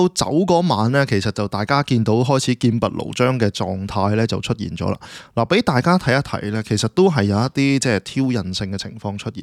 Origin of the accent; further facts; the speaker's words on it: Hong Kong; 但是對於民主社會和我們香港人就距離比較遠一點